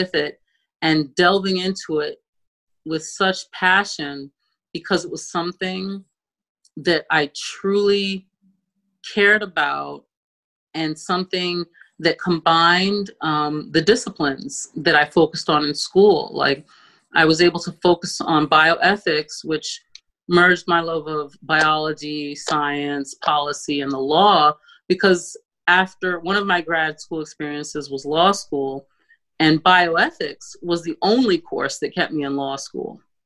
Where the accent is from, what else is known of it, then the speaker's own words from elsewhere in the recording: Bronx, New York, United States; because I grew up in the Bronx. I went to community school 211, which is right across the highway down by Persona Park. And it's a bilingual school. And so coming back to the Bronx meant a lot to me.